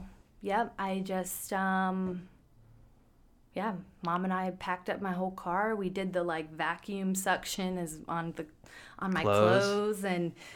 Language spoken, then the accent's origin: English; United States; But it's like we're so American, you know. Yeah. So we're like, whoa, Eiffel Tower.